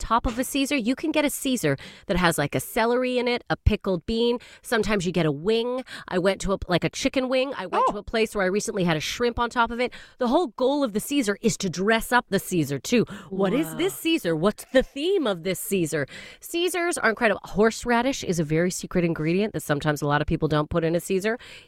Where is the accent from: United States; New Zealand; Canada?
Canada; moved away as an adult; now in United Kingdom; Now, when I first came to the UK, I am from Canada